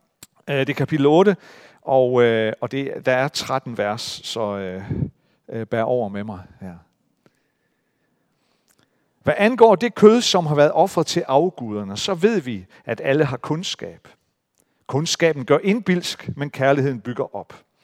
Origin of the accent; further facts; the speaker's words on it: Central Denmark Region, Denmark; dernede i Midtjylland. Jeg har nok været sådan 9-10 år. Så i den der lille landsby, hvor jeg voksede op, så blev der etableret en danseskole.